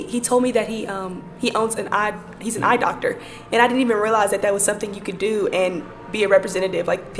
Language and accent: English; South Haven, Mississippi, United States; I'm from South Haven, Mississippi, and I also go to DeSoto Central High School.